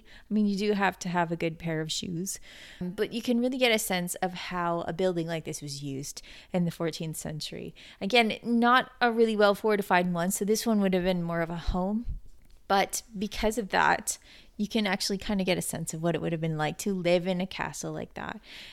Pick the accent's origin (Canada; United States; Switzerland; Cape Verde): Canada; also born or lived in Edinburgh, United Kingdom; I am Canadian